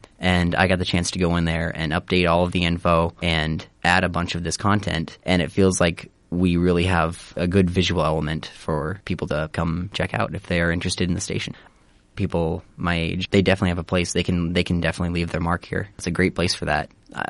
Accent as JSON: {"language": "English", "town": "Sioux City", "region": "Iowa", "country": "United States", "tie": "born there", "lives_now": "Clive, United States", "said": "I am an Iowan. I was born in Sioux City. I currently live in Clive. It's a little town in Des Moines."}